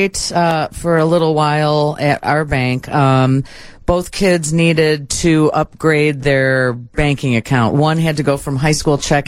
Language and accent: English; Brookfield, Illinois, United States; Never had one. There was never one ever near us. I grew up in Brookfield.